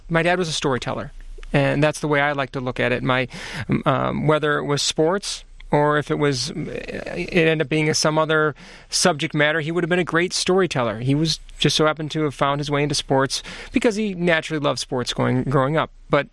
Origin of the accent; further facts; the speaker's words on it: Grand Rapids, Michigan, United States; born there; I was born in Grand Rapids.